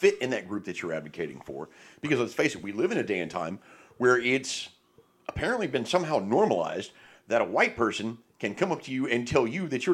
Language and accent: English; Hoboken, New Jersey, United States; born there; I'm Native American. I was born in Hoboken.